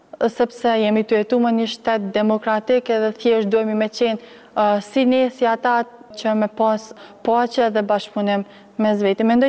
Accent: Kosovo; Ne jemi shqiptare dhe ka njerëz të mirë, po ka edhe njerëz mos i quaj ashtu të këqi, po ka edhe serb që mund të jenë të mirë.

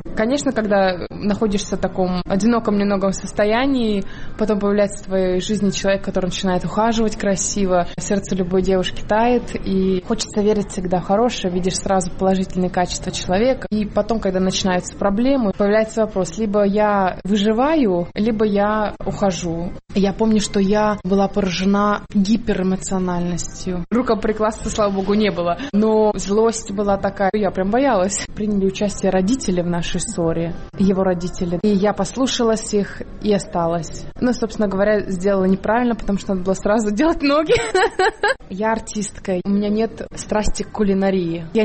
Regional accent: Kemerovo, Kemerovo Oblast, Russia; born there; Я родилась в Кемерово, в Сибири.

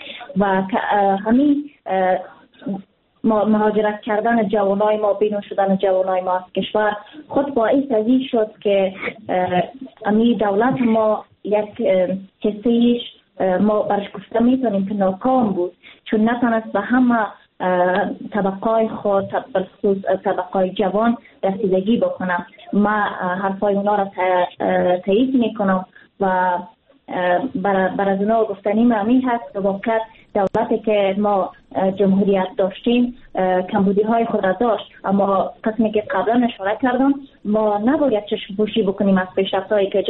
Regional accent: Afghanistan; ما یک افغان هستیم

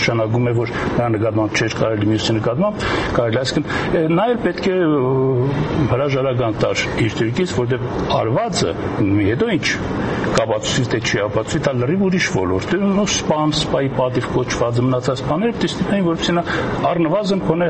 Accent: Gyumri, Shirak, Armenia; ես որպես գյումրեցի գիտեմ

